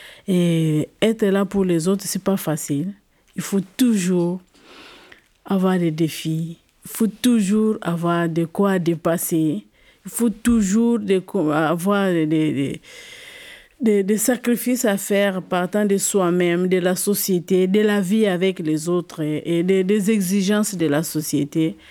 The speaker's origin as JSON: {"language": "French", "country": "DR Congo", "said": "Je viens de la République démocratique du Congo. Je suis de profession infirmière. J'ai 46 ans."}